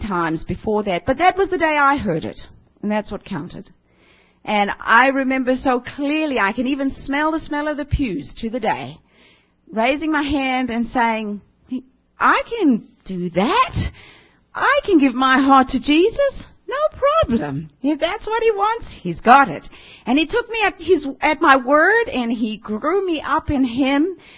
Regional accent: Gauteng, South Africa; As you can hear from my accent, I'm definitely a southerner, but I'm way bigger southern than the rest of you. I come from the bottom end of Africa, from a very small little corn town in southeast of Johannesburg, on the Gold Reef, the East Gold Reef.

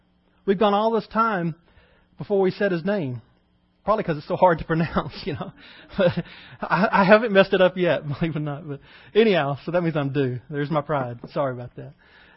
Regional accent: Texas, United States; And I'm from East Texas, so it's natural.

